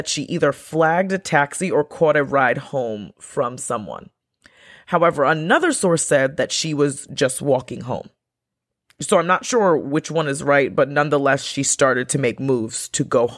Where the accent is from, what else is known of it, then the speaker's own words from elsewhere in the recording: New York, United States; I mean, I was from New York, so we had some pretty late clubs.